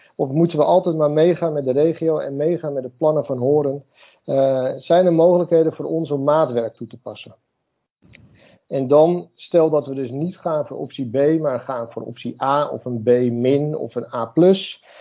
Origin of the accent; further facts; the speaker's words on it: Netherlands; Volgens mij zijn wij Nederlanders het volk wat het meeste oververzekerd is van de wereld.